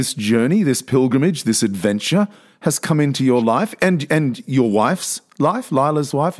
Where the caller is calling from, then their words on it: Newfoundland and Labrador, Canada; here we are talking from Newfoundland on a Friday night to Sydney on a Saturday morning